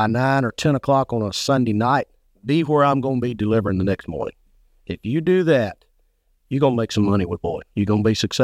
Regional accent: Alabama, United States; I'm born and raised in God's beautiful state, Alabama.

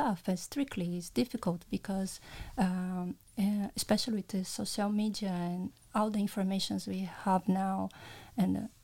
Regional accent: Brazil; English is a second language; now in Luxembourg; I came from Brazil

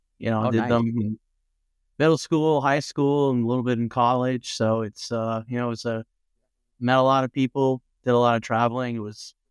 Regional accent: Rhode Island, United States; Well, I grew up in Rhode Island. Spent a lot of time in Southern Rhode Island, of course, at the beaches

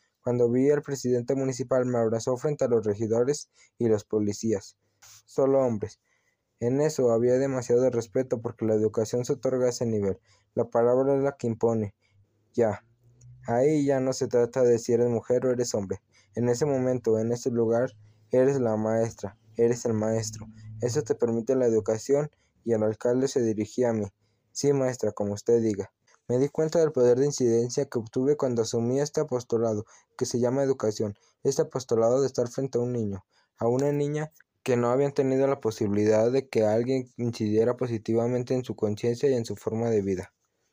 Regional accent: Oaxaca, Mexico; No es como la Sierra del Sur, de donde soy yo

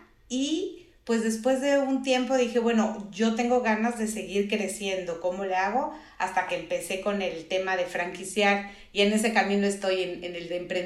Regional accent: Mexico; now in Guadalajara, Mexico; y me vine a vivir aquí a Guadalajara, soy de México

